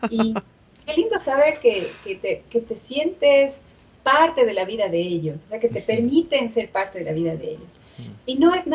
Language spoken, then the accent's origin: Spanish; Machala, El Oro, Ecuador; born there; Yo no soy de Cuenca. Yo nací en Machala. Mis abuelos son sarumeños, de Loja. Vivieron en Machala después. Mi mami también lojana, sarumeña.